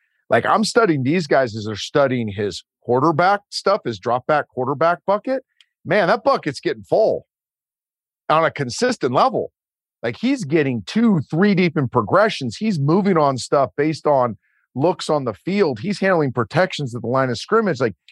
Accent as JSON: {"language": "English", "region": "West Coast", "country": "United States", "said": "I'm from the West Coast as a Pac-12 guy growing, a Pac-10 guy growing up."}